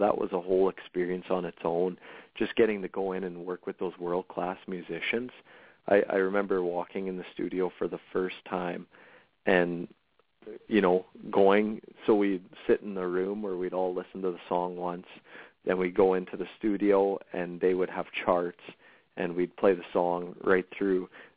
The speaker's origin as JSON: {"language": "English", "region": "Saskatchewan", "country": "Canada", "tie": "born or raised there", "said": "I grew up in Saskatchewan"}